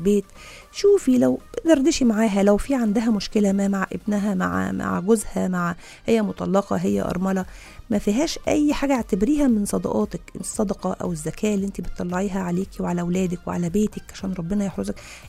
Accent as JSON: {"language": "Arabic", "country": "Egypt", "said": "احنا بدورنا احنا كمصريين"}